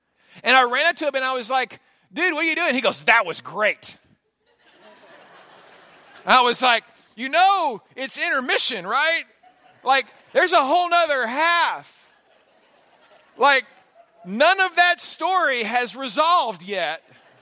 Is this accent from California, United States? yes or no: no; Houston, Texas, United States; I've been a lifelong fan of the Astros. I have. I grew up in Houston.